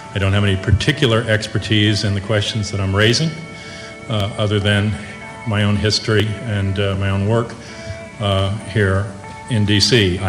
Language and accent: English; Virginia, United States; I grew up in the Pentagon. I spent time as a child in the Pentagon